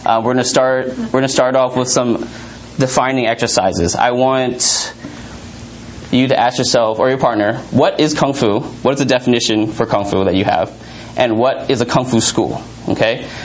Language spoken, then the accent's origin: English; San Francisco, California, United States; I grew up in San Francisco, went to University of Arizona for East Asian Studies